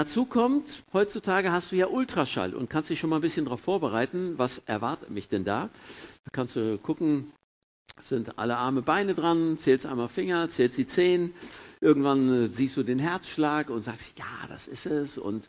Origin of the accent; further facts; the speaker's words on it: Detmold, North Rhine-Westphalia, Germany; also born or lived in Dortmund; Ich bin in Dortmund auch zur Welt gekommen. Kann mich aber nur begrenzt daran erinnern, weil ich war da nur 2 Wochen. Und dann sind wir nach Detmold umgezogen